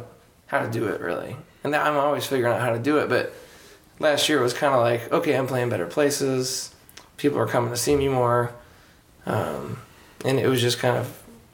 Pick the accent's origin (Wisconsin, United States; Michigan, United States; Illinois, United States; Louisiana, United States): Illinois, United States; Litchfield; moved away as an adult; now in St. Louis, United States; Yeah, it was where I grew up and lived, and until I was about 18, and then I went in the Navy for 4 years and moved back, and then I moved here about 2 years ago now.